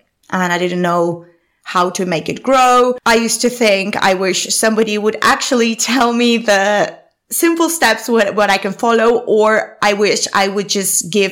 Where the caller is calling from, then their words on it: London, United Kingdom; So it is 6:30 in the morning where I'm recording this from, and I'm recording this from London.